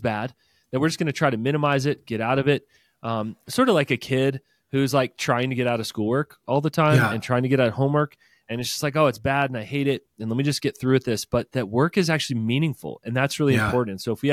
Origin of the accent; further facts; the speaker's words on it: Charlottesville, Virginia, United States; I grew up in Charlottesville, so university town there right next to Shenandoah National Park.